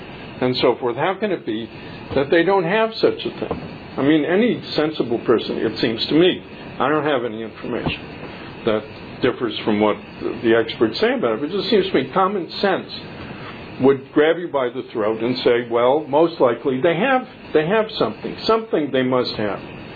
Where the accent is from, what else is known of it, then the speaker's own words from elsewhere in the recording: Los Angeles, California, United States; I think I'm from Los Angeles originally. I'm a Hollywood kid, I think, in terms of movies.